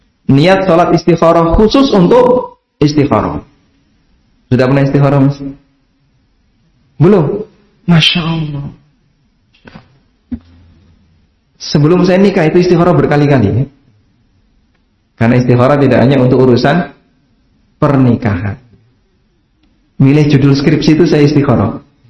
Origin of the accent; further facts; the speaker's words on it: Paciran, East Java, Indonesia; Saya asli dari Paciran, Lamongan, Jawa Timur. Rumah saya dengan laut 200 meter. Jalan Dendles itu dekat rumah saya.